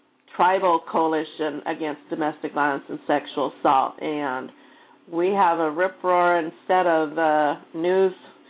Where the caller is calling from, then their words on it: Washington, United States; And I come to you from Southwest Washington State.